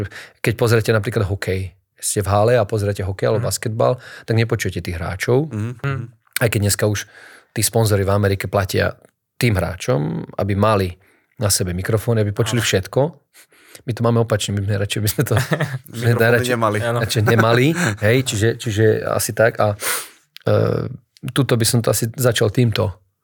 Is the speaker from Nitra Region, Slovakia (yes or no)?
yes; Levice, Nitra Region, Slovakia; napríklad ja som z Levíc